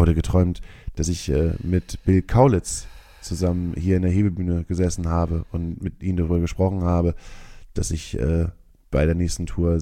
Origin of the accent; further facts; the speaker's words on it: Hamburg, Germany; Also wenn man sich in Hamburg so richtig wohlfühlt, und das tun wir ja beide